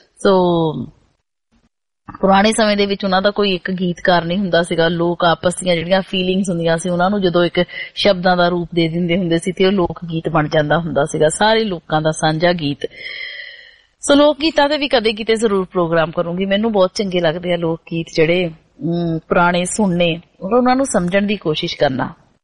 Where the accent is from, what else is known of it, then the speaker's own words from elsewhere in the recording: Punjab, India; ਮੈਂ ਦੁਆਬੇ ਤੋਂ ਹਾਂ ਔਰ ਉਹ ਦੁਆਬਾ ਜਿਹੜਾ ਹੁਸ਼ਿਆਰਪੁਰ ਵਾਲੀ ਸਾਈਡ ਆ